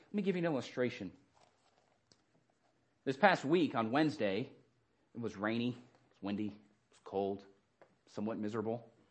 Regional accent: Phoenix, Arizona, United States; Man, I grew up in the city. I grew up in Phoenix, Arizona. Granted, things didn't grow there anyway

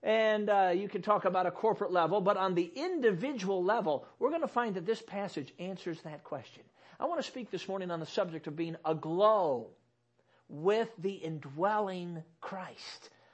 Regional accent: Chicago, Illinois, United States; Now, I'm a city kid. I grew up in Chicago.

